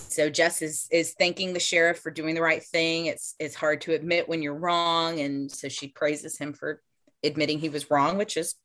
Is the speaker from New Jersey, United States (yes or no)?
no; Georgia, United States; I'm from Georgia. We say maters.